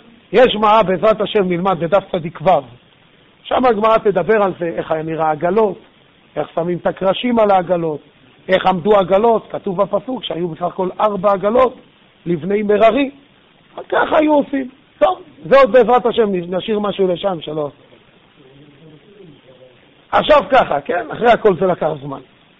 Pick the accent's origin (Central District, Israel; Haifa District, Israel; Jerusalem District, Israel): Jerusalem District, Israel; Jerusalem; לי יש פה גם קרשים, כי אני גדלתי בירושלים